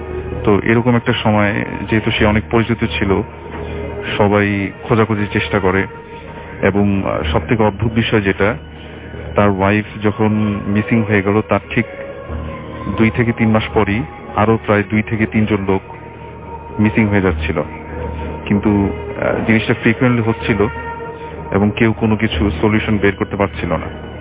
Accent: Dhaka, Dhaka Division, Bangladesh; পুরান ঢাকা থেকে এসেছি।

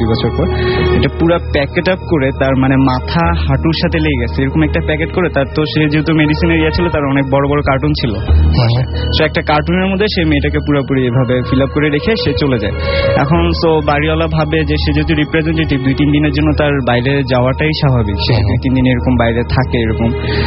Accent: Chittagong, Chattogram Division, Bangladesh; আমি চিটং এ যখন ছিলাম তখন স্কুল কলেজ সবকিছু চিটং এ

